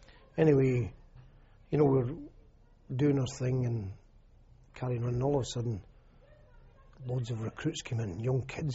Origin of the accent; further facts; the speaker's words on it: United Kingdom; I'm from Great Britain, sir.